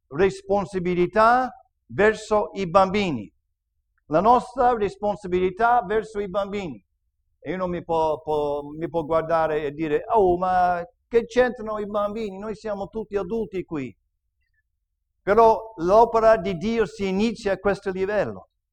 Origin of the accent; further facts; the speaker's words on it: United States; accent: American English; first language English; Italian is a second language; Lui parla l'inglese puro, io parlo l'inglese americano.